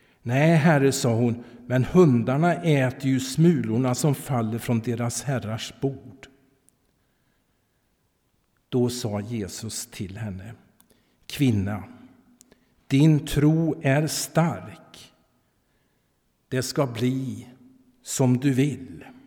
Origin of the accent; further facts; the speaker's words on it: Lidköping, Västra Götaland County, Sweden; och är ju född och uppvuxen här i Lidköping.